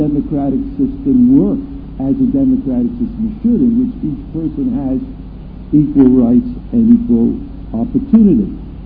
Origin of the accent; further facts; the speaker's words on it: New York, United States; I grew up in America. It was in New York, and everybody knows that New York is not exactly like the rest of America, but it is part of America nonetheless.